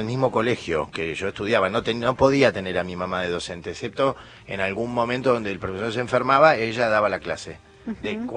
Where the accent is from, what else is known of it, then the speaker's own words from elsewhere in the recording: Buenos Aires, Argentina; moved away as an adult; now in Córdoba, Argentina; Un ex porteño en Córdoba. 40 años en Buenos Aires viví.